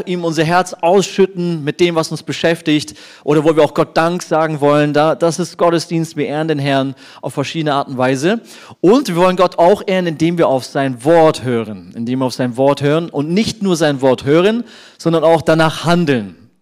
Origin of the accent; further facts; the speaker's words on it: Munich, Bavaria, Germany; Ich komme aus München, bin angestellt in der Zionkirche Augsburg